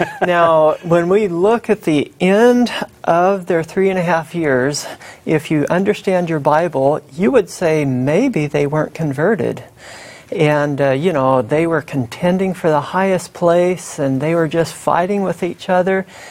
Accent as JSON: {"language": "English", "region": "Colorado", "country": "United States", "also_born_or_lived": "New Zealand", "said": "We've been there for 10 years, and I'm originally from Colorado."}